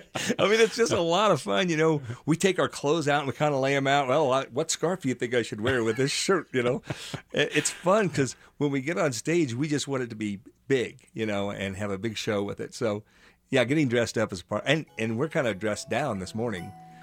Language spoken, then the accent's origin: English; Kansas, United States; growing up in Western Kansas, the wind blowing is very much a part of our upbringing